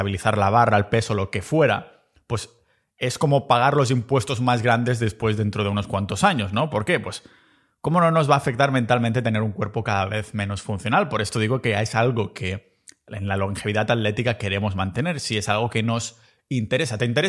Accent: Catalonia, Spain; y como buen catalán, sobre todo por su precio inigualable

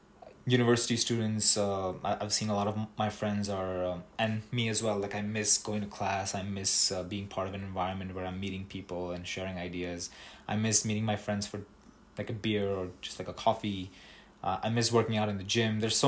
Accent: Kolkata, West Bengal, India; Now, I'm from Kolkata, and seeing a beggar wasn't uncommon in India.

